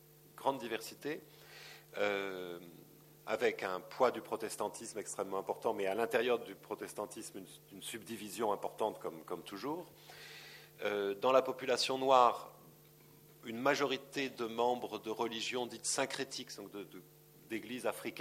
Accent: France; moi j'ai du mal à la comprendre en tant que Français avec cette culture et tradition française

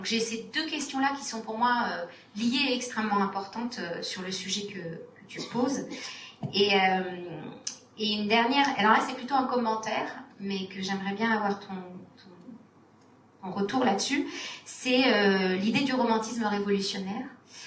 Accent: Algeria; moi je suis née, j'ai grandi en Algérie.

